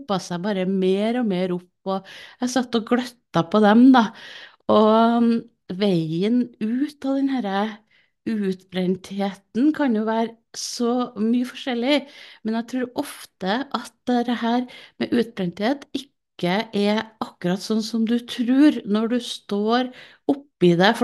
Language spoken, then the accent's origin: Norwegian; Trøndelag, Norway; Jeg er da som jeg er trønder òg